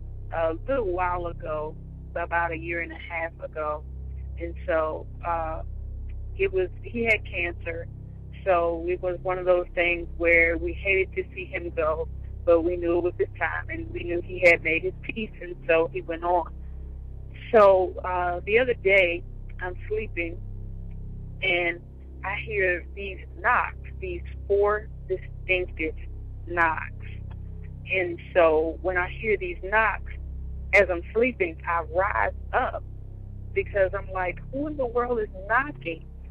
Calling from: Roanoke, Virginia, United States; I'm calling from Roanoke, Virginia.

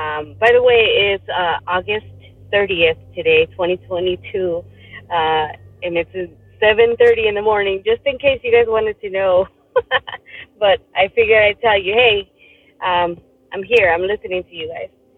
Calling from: Tucson, Arizona, United States; I am calling in from Tucson, Arizona.

